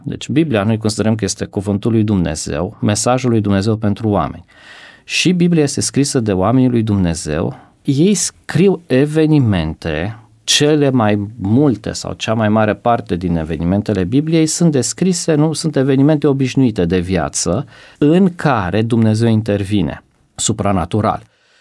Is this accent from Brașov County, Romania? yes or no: yes; Codlea, Brașov County, Romania; Eu am crescut în Codlea